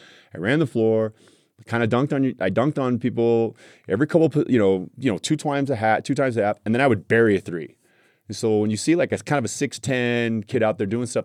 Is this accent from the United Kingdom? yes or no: no; Irvine, California, United States; But my childhood is with Irvine. I grew up in Irvine. I'm the third of six kids.